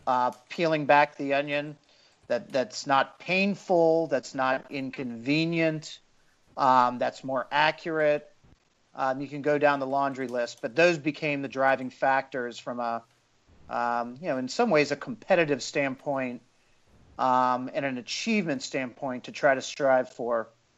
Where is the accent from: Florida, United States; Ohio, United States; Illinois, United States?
Ohio, United States; Cincinnati; I'm a people person, born and raised in the Midwest, Cincinnati, Ohio